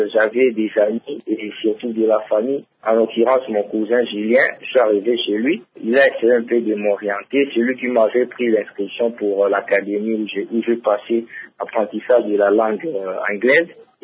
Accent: DR Congo; now in Johannesburg, South Africa; Quand on a des amis ici d'Africains, on a honte de dire qu'on est du Congo. On a honte de montrer même les images du pays.

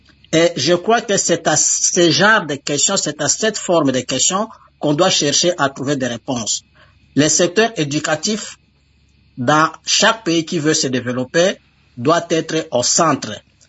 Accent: DR Congo; moved away; Nous sommes Congolais, nous les restons

